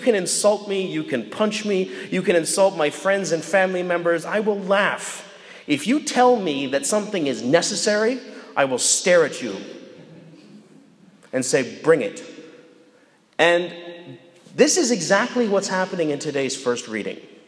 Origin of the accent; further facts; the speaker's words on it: Manitoba, Canada; when I was growing up in Manitoba.